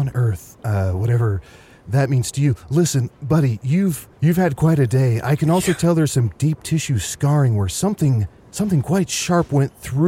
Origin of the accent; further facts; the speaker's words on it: New Hampshire, United States; Sorry, I'm from New Hampshire.